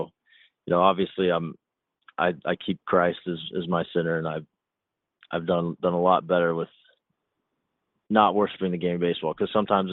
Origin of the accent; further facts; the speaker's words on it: Woodstock, Georgia, United States; Yeah, so I was born and raised in Woodstock, Georgia. I had an older and younger brother, so I was the middle child. There's five of us.